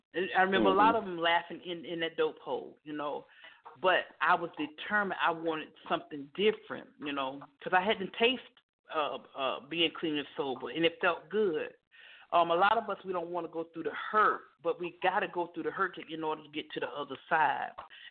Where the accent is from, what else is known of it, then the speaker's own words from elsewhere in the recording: Florida, United States; I was sitting in a crack house in Daytona because, like I said, I'm originally from Florida.